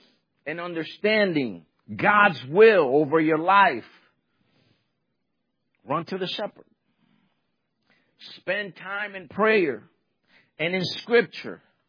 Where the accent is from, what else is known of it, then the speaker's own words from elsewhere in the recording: New York City, New York, United States; I grew up in New York City. We never went camping.